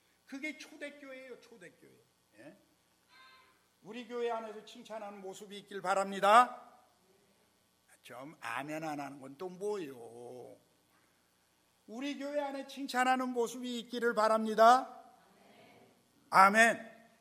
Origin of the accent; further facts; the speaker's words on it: South Korea; 여기 한국 사람이지만 다 나도 한국 사람